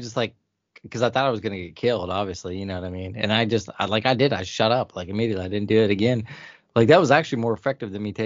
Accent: Ohio, United States; I'm from Ohio. We eat cats, apparently.

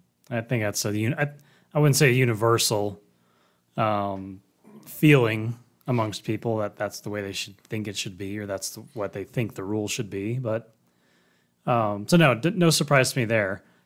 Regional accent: United States; just speaking as an American, I do believe it's a very American belief in the way the game is played here in America.

